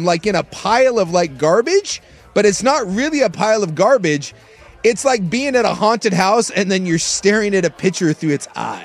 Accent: Alaska, United States; but like growing up in Alaska, every now and then, like you'd be camping

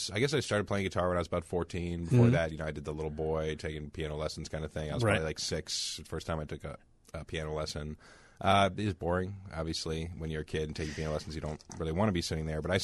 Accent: Virginia, United States; I'm from Virginia. Like, what do I know about cold?

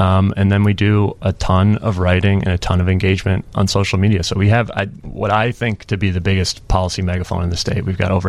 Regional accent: Evanston, Illinois, United States; I'm from Illinois, so I was born in Evanston.

